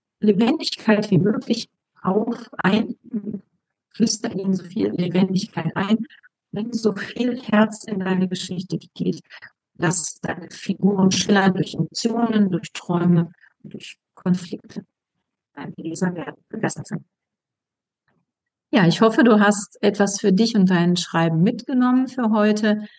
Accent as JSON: {"language": "German", "region": "North Rhine-Westphalia", "country": "Germany", "said": "ich komme aus dem Ruhrpott und die meisten reden da und sagen, ne, das ist doch super, ne?"}